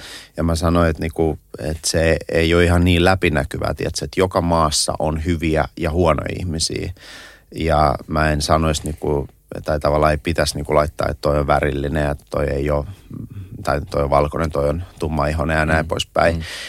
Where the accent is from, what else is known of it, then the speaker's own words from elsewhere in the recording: Russia; now in Finland; mä oon niinku Venäjältä lähtöisin, aika suomalaistunut ja Suomen intit ja muut käynyt